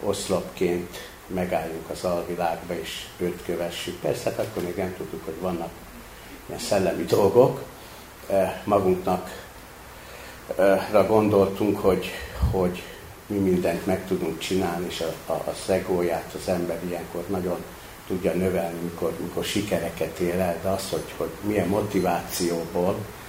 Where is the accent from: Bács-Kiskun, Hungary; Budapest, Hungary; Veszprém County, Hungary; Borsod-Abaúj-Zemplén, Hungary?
Budapest, Hungary; ők is Budapestről jöttem.